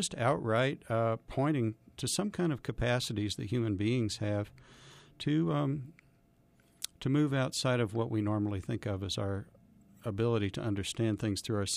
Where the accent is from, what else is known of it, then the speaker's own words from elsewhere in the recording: Kansas City, Missouri, United States; when I grew up in Kansas City, I was pretty much surrounded by people who, for them, as part of their evolution, it was important for them to disavow traditional organized religion.